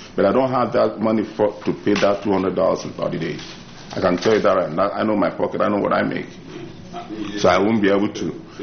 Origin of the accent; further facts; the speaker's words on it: Nigeria; I'm from Nigeria, so I remit money